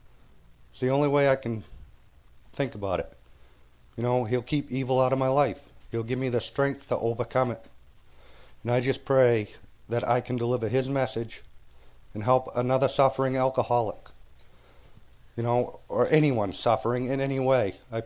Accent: Maine, United States; alcoholic. I'm from Maine.

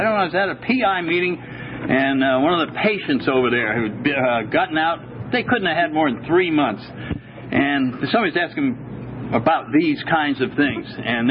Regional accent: Vermont, United States; We're from Vermont, which isn't very far away from here.

